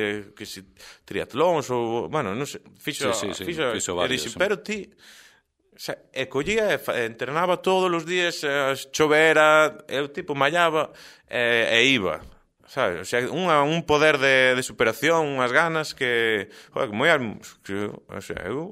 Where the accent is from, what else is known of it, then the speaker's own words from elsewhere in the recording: Negreira, Galicia, Spain; todo mundo sabe que eu son de Negreira